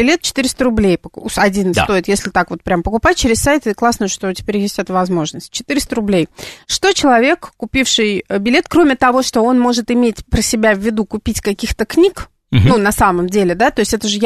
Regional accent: Saint Petersburg, Russia; Я из Петербурга. У нас другой гостиный двор.

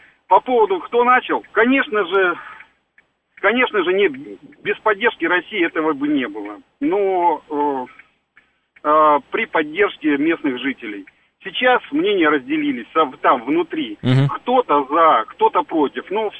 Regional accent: Donbas, Ukraine; now in Moscow, Russia; я сам из Донбасса, родители сейчас в самом Донецке, а я, соответственно, из Москвы.

